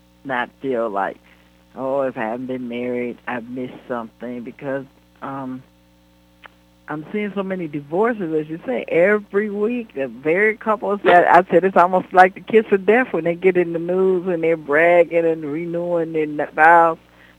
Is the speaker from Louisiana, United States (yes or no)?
no; Detroit, Michigan, United States; now in Los Angeles, United States; I live in L.A. now, but I'm from Detroit.